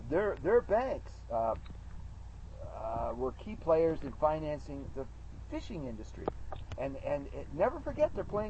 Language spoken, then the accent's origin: English; the Maritimes, Canada; I'm from the Maritimes